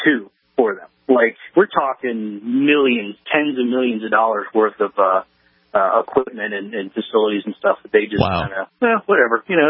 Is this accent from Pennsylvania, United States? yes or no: yes; Harrisburg, Pennsylvania, United States; Right now I'm in New Jersey, but I'm actually from the Harrisburg area in Pennsylvania.